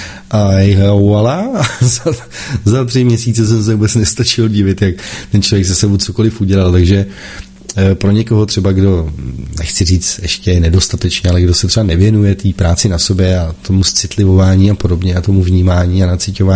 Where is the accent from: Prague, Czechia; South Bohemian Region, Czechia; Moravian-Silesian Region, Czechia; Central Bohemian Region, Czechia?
Prague, Czechia; stěhoval jsem se vlastně z Prahy, protože já jsem celý život bydlel v Praze, momentálně bydlím právě na vesničce